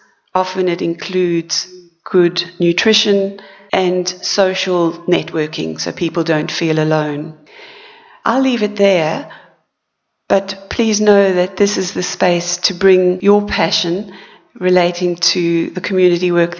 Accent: South Africa; I was brought up in South Africa.

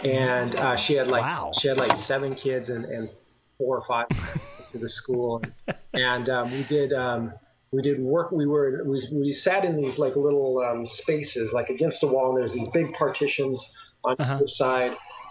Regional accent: Neely, Nebraska, United States; born there; I was hatched in a little town called Neely, Nebraska, actually, which I don't really remember anything of. We moved around a lot.

